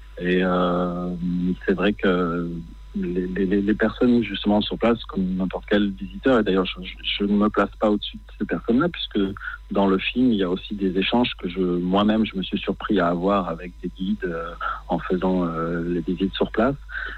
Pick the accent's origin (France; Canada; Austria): France; born or raised there; now in Israel